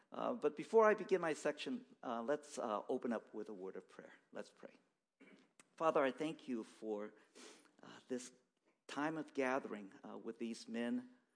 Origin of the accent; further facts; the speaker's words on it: San Francisco, California, United States; I grew up primarily in the North Beach and Chinatown areas of San Francisco.